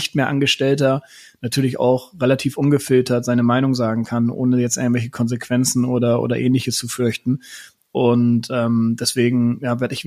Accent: Hamburg, Germany; born there; Ich bin ja auch halber Deutscher, so ist es ja nicht.

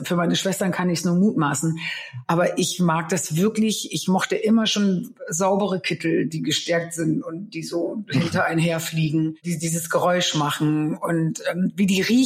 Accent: Northern Germany, Germany; Und das Land, wo ich nun geboren bin, das muss man einfach wissen, ist halt die Marsch.

